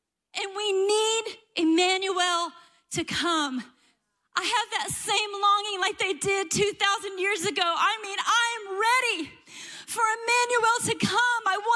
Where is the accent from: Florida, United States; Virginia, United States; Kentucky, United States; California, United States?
Kentucky, United States; I know, but we're from Kentucky, and so we go big. The bluegrass state, right?